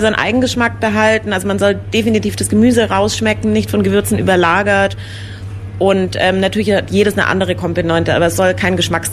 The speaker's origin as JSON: {"language": "German", "town": "Munich", "region": "Bavaria", "country": "Germany", "said": "wir kennen uns aus München, wir kommen beide aus München."}